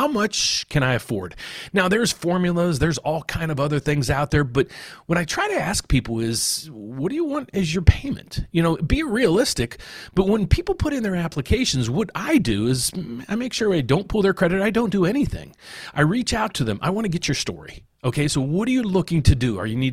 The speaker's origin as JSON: {"language": "English", "town": "Pittsburgh", "region": "Pennsylvania", "country": "United States", "said": "So I'm from the Pittsburgh area, and I just saw that this morning."}